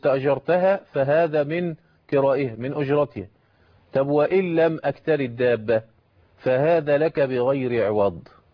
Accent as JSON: {"language": "Arabic", "country": "Egypt", "said": "نجد عندنا في مصر وفي بعض القوانين الأخر"}